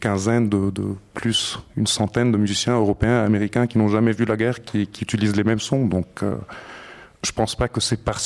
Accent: Lebanon; quand on est Libanais, on sait que quand ils bombardent cette région-là, ça a beau être à 2 kilomètres de chez soi, ça va pas nous toucher, quoi.

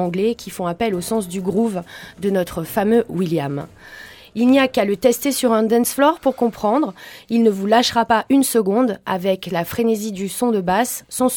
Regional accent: Marseille, Provence-Alpes-Côte d'Azur, France; on est Marseillais.

